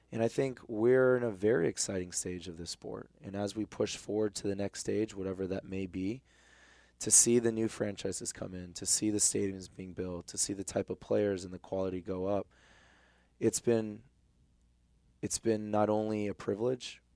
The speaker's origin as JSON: {"language": "English", "country": "United States", "said": "But ultimately, being an American, I wanted to be back in America playing for a team in Major League Soccer."}